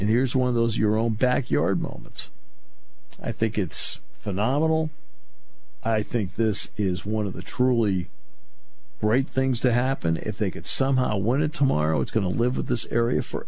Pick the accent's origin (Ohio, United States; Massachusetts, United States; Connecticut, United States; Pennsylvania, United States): Connecticut, United States; Enfield; We were Enfield High School in Enfield, Conn